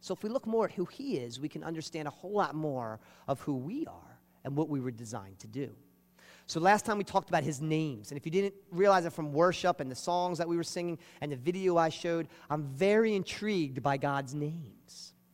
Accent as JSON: {"language": "English", "country": "United States", "said": "I'm a father of three vivacious boys and one little princess. I am an American. I am a man."}